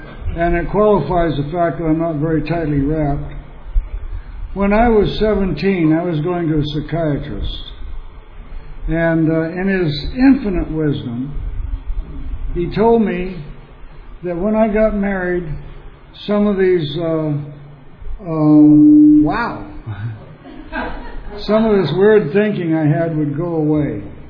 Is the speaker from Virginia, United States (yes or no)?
no; Long Beach, California, United States; born there; well, I was born in Long Beach because she left Porterville